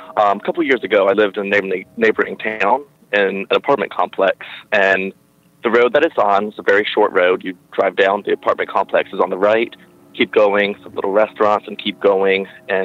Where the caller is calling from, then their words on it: Durham, North Carolina, United States; from Durham, North Carolina.